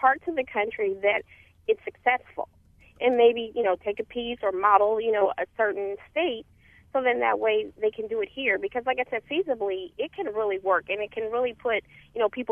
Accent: Oklahoma, United States; also born or lived in Washington; where I transplanted from, even though I'm from Oklahoma, Washington State.

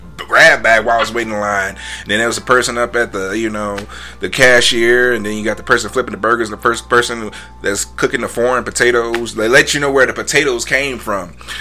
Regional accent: Chicago, Illinois, United States; Every time I go to Chicago, that's like one of my first stops is like, I'm from Chicago.

